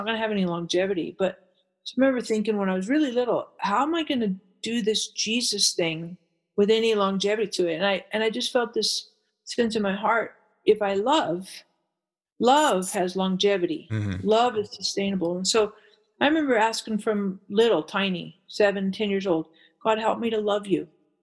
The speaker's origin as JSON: {"language": "English", "country": "United States", "tie": "born there", "said": "just because I was born in America, does that mean I'm a Christian?"}